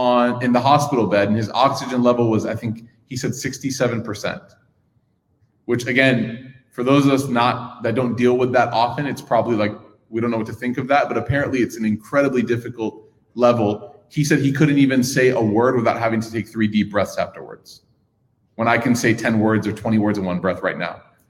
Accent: Chicago, Illinois, United States; I'll never forget, you know, every single time growing up in Chicago when a friend from our demographic passed away

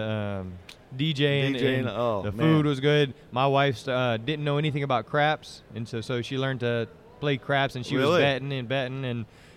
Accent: Houston, Texas, United States; Of course, Houston, my hometown, I get to sleep in my own bed

